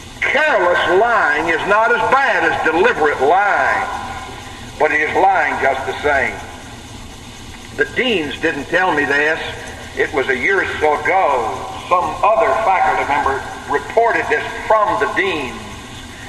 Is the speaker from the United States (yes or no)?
yes; the South, United States; I can speak very plainly on that because I'm a Southerner.